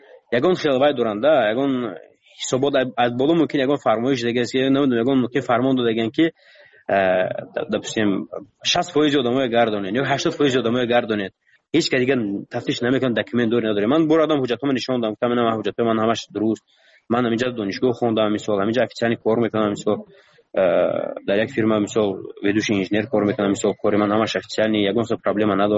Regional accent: Tajikistan; من گفتم من تاجیکم گفتم از تاجیکستانم

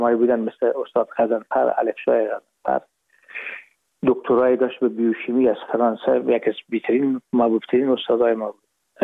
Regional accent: Herat, Afghanistan; moved away as an adult; now in Hamburg, Germany

